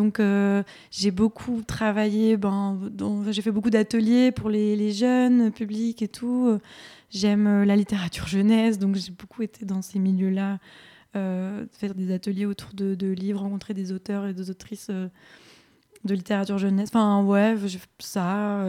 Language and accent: French; France; born there; je suis née en France, mais donc mes racines sont à Alger